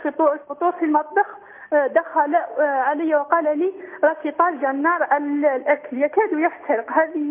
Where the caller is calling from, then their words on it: Algeria; أنا من الجزائر